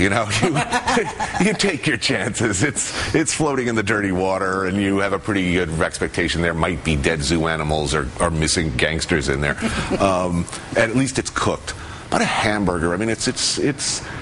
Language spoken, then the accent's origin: English; United States; I also believe that as an American it's my right to order a burger medium rare.